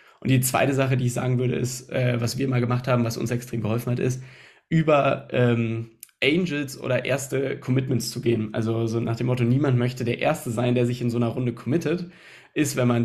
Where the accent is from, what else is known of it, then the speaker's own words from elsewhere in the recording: St. Gallen, Switzerland; bin aus der Schweiz. Bin tatsächlich in der Nähe von St. Gallen aufgewachsen